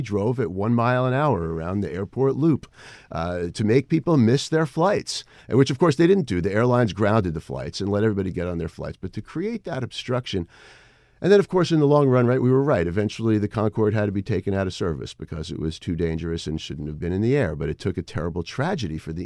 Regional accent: New York City, New York, United States; I was born in the Bronx, New York in 1961. I grew up primarily in the southern part of Queens, a neighborhood called Howard Beach. My schools were in Ozone Park.

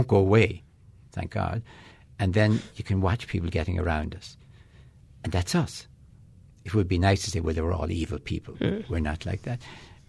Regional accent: Florida, United States; I don't know, I'm from Florida, so maybe Disney World.

